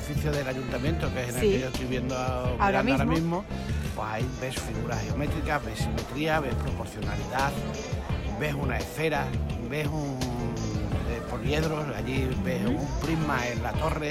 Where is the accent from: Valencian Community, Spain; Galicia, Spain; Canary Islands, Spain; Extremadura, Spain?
Extremadura, Spain; Badajoz; born there; yo nací en Badajoz hace ya 67 años.